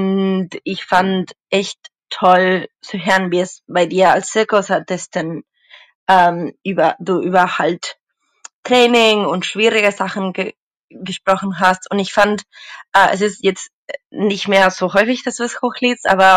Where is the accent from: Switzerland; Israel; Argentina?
Argentina; German is a second language; ich komme aus Argentinien